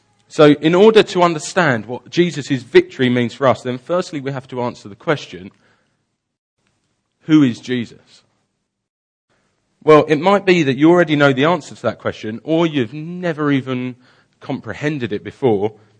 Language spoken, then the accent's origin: English; South East England, United Kingdom; I grew up in Kent, and Kent still has a grammar school system.